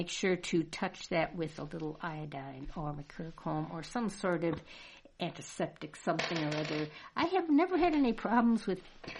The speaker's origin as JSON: {"language": "English", "region": "Wisconsin", "country": "United States", "tie": "born or raised there", "said": "But I remember May apples being quite prolific when I was growing up in Wisconsin."}